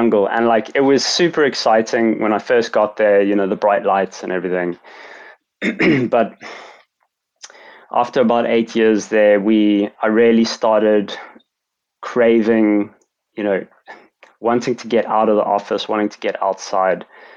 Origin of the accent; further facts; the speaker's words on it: South Africa; I'm actually South African